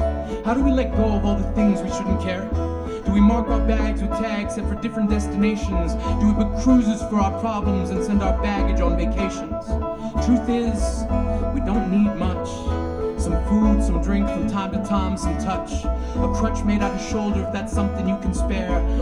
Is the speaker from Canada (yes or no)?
yes; Yellowknife, Northwest Territories, Canada; I grew up in Yellowknife, up in Canada's Arctic, going to a Catholic school